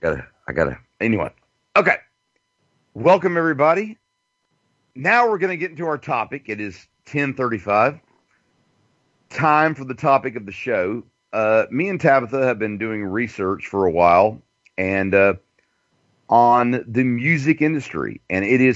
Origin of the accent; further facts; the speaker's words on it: Albany, Georgia, United States; from my hometown of Albany, Georgia